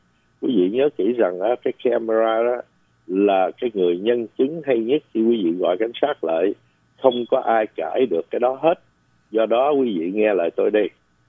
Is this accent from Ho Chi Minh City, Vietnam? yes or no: yes; Ho Chi Minh City, Vietnam; hồi nhỏ chú ở Tôn Đảng ở Sài Gòn, thì chú cũng là du đảng.